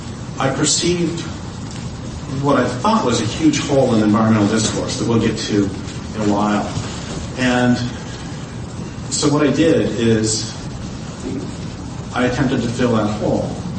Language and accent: English; Colorado, United States; well, I did actually grow up in Colorado